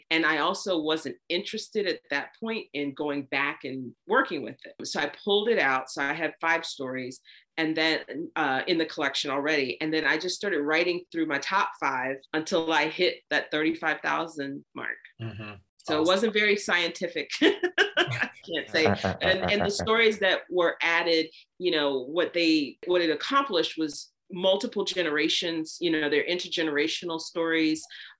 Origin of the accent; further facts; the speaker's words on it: the South, United States; I grew up in the South. You know, you could be doing something secular and they still want to know what church you belong to.